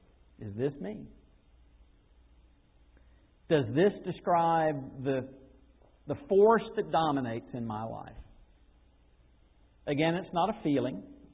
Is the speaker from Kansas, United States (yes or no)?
no; Florida, United States; Where I grew up in Florida, we had a yard that was filled with all kinds of fruit trees and various kinds of citrus trees.